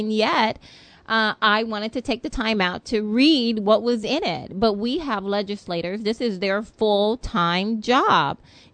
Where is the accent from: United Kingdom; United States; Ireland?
United States; the South; So, but, you know, hey, I take ownership. I'm from the South. So you may. So if you guys hear whole syllables missing, then, you know, just kind of chuck it up to the fact that, you know, hey. It's my roots.